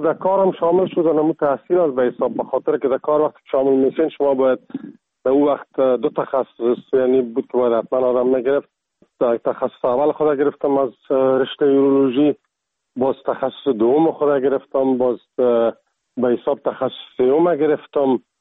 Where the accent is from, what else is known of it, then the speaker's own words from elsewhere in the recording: Kabul, Afghanistan; moved away as an adult; also born or lived in Ghazni; now in Czech Republic; از کابل هستم و از سال 1985 در چک سلواکیا،